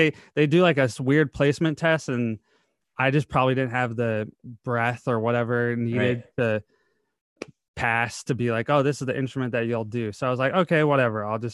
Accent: Novi, Michigan, United States; Yeah, I grew up in Novi and then graduated and went to school at Central.

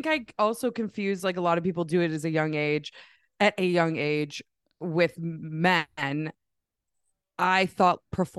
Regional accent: Vancouver, British Columbia, Canada; Vancouver, Canada.

